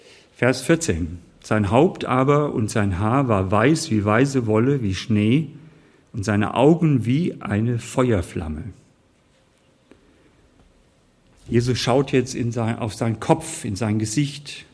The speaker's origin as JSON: {"language": "German", "region": "Hesse", "country": "Germany", "said": "Ich als Hesse kenne nur den Hermann in Kassel."}